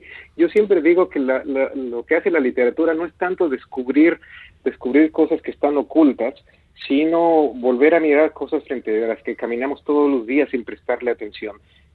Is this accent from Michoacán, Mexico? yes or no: no; Pachuca, Hidalgo, Mexico; also born or lived in Actopan; yo no diría que es como se habla en Actopan, que es donde yo nací, aunque yo crecí en Pachuca, la capital del estado